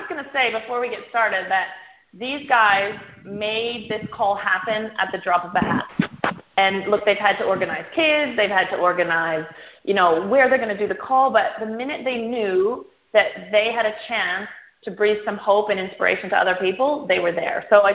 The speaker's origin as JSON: {"language": "English", "country": "Canada", "moved": "yes", "lives_now": "Australia", "said": "I am originally from Canada, and so welcome all the Canucks to the call."}